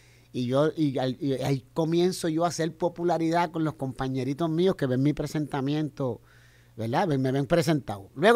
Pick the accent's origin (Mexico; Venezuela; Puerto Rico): Puerto Rico; Guaynabo; uno de los cantantes de … era guaynabeño de mi pueblo, vecino mío